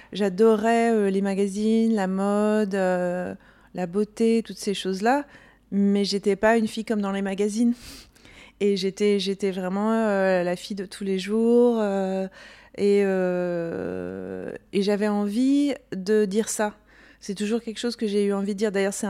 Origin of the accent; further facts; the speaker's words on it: Corsica, France; parce que je viens pas de Paris, je viens de la Corse